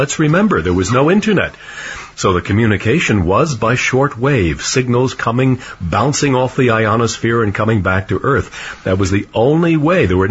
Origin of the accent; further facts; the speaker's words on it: Hawthorne, New Jersey, United States; Still exists, still runs through my native town, my hometown of Hawthorne, New Jersey.